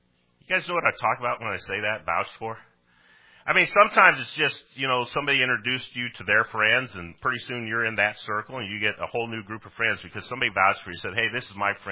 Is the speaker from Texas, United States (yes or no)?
no; Colorado, United States; moved away; because I came from Colorado. I moved here where I knew nobody.